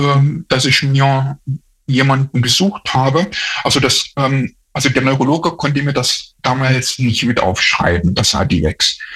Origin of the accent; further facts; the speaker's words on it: Erfurt, Thuringia, Germany; also ich komme aus Erfurt, ne?